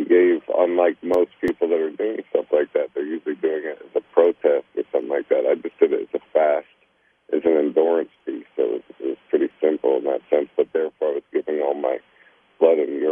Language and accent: English; Brooklyn, New York, United States; Like, I grew up in Brooklyn, New York, and had a single mother, and we didn't have many things